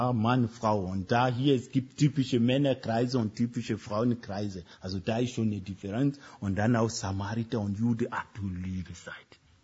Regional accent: Germany; ja, ich bin Europäer, ich bin eine Deutsche. Ich stehe dazu.

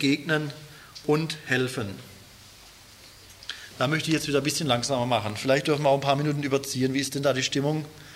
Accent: Pforzheim, Baden-Württemberg, Germany; Pforzheim, ja, natürlich. Die Pforte zum Schwarzwald.

